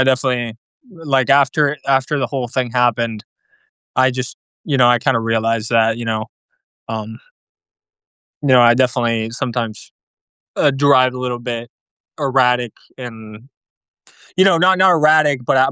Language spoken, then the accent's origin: English; Venezuela; It's funny because I'm from Venezuela.